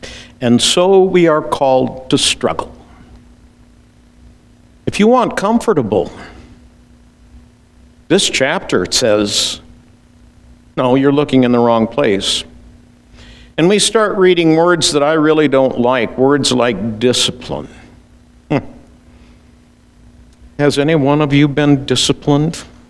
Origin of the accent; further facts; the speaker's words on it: Iowa, United States; I don't like speed limits. I grew up in Iowa.